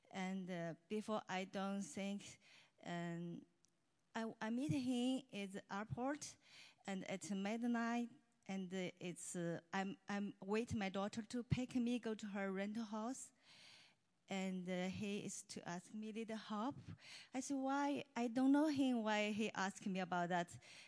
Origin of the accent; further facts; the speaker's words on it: China; English is a second language; now in United States; You don't know English, but you are live China. You retire, you have good life. Why you have to find some man in America?